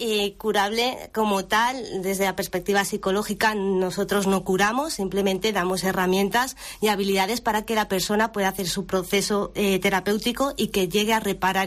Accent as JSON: {"language": "Spanish", "town": "Valencia", "region": "Valencian Community", "country": "Spain", "said": "yo nací, yo soy de Valencia y, nada, pues allí estudié psicología"}